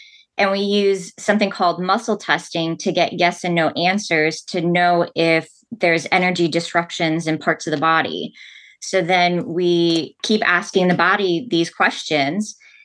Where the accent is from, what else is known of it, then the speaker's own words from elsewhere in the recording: Chicago, Illinois, United States; No, I'm from the Chicago area.